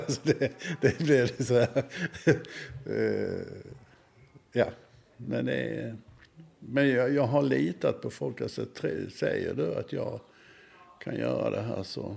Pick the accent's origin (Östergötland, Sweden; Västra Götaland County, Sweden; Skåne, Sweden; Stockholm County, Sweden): Skåne, Sweden; Malmö; timme efter timme man har suttit på kortfilmsbiograf i Malmö när jag var liten